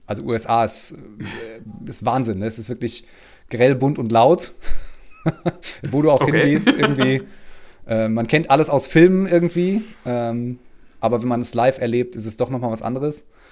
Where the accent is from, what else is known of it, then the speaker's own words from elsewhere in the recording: Duisburg, North Rhine-Westphalia, Germany; also born or lived in Oberhausen; Also geboren wurde ich in Oberhausen und habe dann, glaube ich, auch die ersten 3 Stunden meines Lebens da verbracht. Und danach bin ich in Duisburg aufgewachsen.